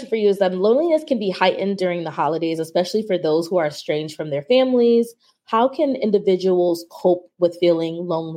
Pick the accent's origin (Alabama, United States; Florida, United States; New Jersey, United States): Florida, United States; Miami; now in Maryland, United States; I actually currently live in Maryland, but most of my family, I'm originally from Miami.